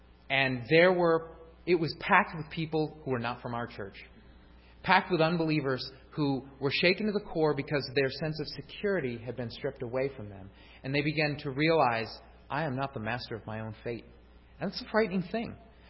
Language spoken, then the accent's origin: English; New York, United States; As a matter of fact, in New York, I grew up in New York, and we used to have this lotto.